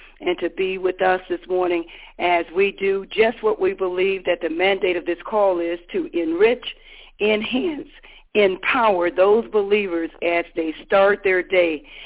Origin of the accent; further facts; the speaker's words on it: Hartford, Wisconsin, United States; from Hartford, Wisconsin, on the north side, but this morning sitting in Colorado Springs, Colorado.